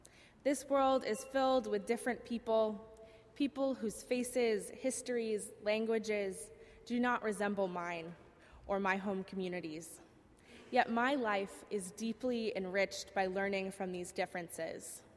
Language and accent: English; Virginia, United States; I grew up in Southern Virginia. My town was white and middle class and conservative